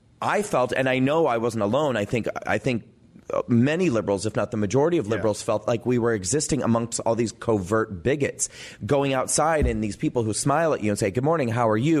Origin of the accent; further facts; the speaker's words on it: Nebraska, United States; people I grew up with in Nebraska probably voted for Trump.